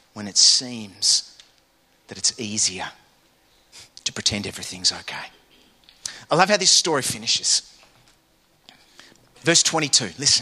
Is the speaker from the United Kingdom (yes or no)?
yes; England, United Kingdom; I mean, I'm English.